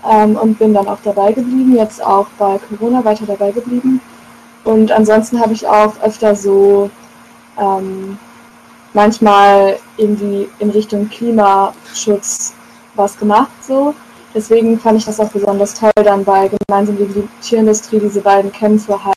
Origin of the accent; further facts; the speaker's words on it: Münster, North Rhine-Westphalia, Germany; Ich komme eigentlich aus Münster